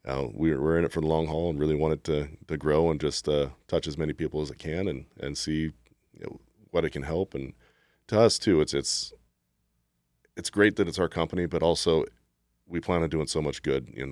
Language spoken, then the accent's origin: English; Alaska, United States; I grew up outdoors, you know, fishing, was my biggest thing. I had a river almost across the street from my house